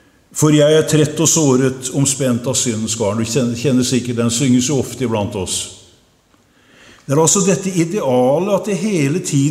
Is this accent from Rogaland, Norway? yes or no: no; Kragerø, Telemark, Norway; i Kragerø eller Sannidal, der jeg kommer fra